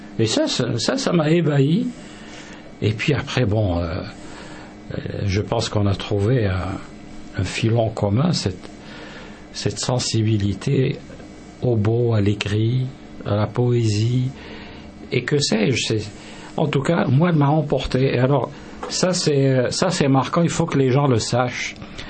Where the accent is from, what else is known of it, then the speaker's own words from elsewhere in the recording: Algeria; je suis un Algérien, hein, plein d'ego